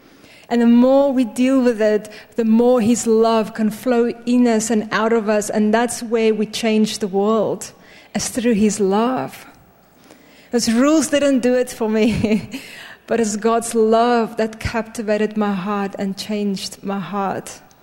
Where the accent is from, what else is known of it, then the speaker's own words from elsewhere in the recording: South Africa; born there; Where I was born in South Africa, we drive on the left side of the road.